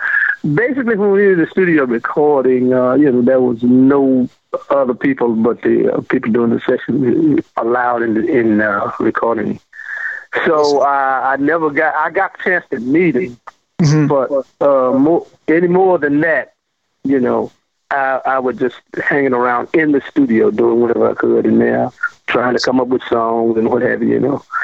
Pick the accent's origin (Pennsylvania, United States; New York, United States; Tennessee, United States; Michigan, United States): Tennessee, United States; Memphis; Yes, I was. Uh-huh. Sure was.